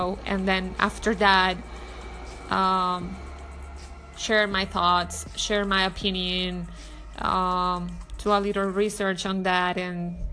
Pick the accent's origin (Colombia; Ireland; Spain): Colombia; English is a second language; Especially that I'm not from here, I'm from Colombia.